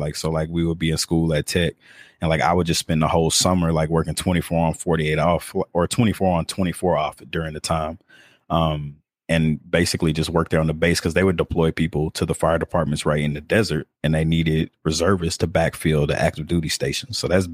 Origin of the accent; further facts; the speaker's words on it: Shreveport, Louisiana, United States; I'm from Shreveport. Like Henri, we both went to high school together.